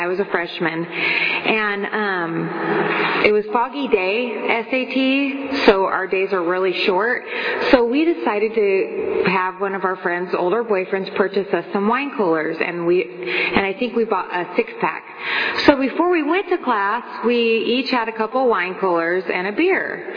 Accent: Lemoore, California, United States; I grew up in Lemoore. … born and raised in Lemoore like my father. And I was born in the mid-70s

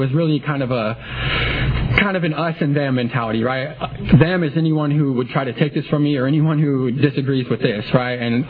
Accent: Hanford, California, United States; I grew up in Hanford with my dad.

